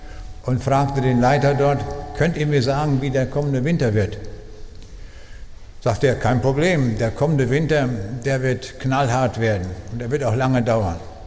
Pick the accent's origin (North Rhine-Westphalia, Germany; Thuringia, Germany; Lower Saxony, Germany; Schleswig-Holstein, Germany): Lower Saxony, Germany; Braunschweig; Ich komme aus Braunschweig.